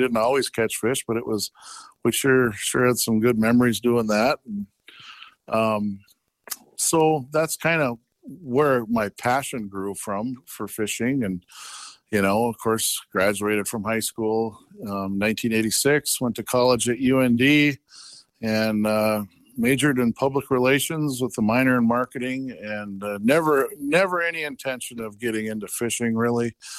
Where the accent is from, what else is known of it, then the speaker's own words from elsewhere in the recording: Devils Lake, North Dakota, United States; My story, I was born and raised here in Devil's Lake, North Dakota. I grew up, my dad farmed, and I've come from a farm family, but I grew up here